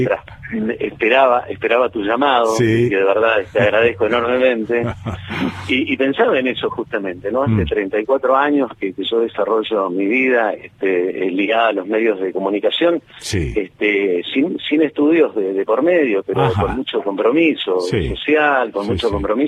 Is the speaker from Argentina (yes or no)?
yes; Caleta Olivia, Santa Cruz, Argentina; Yo nací en Caleta Olivia, soy nacido en Caleta Olivia.